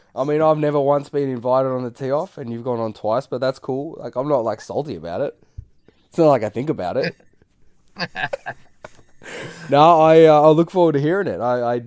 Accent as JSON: {"language": "English", "town": "Chelsea", "region": "Victoria", "country": "Australia", "tie": "born or raised there", "said": "I grew up in Chelsea, and there all my mates moved sort of like 20 minutes further away to Frankston"}